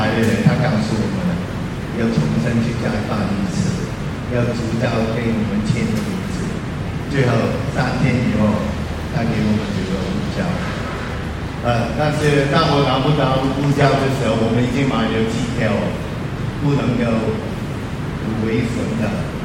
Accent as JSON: {"language": "Chinese", "country": "Hong Kong", "second_language": "Chinese", "said": "我的国语也不好，我属于香港人，所以如果你听不清楚，可以轻松。"}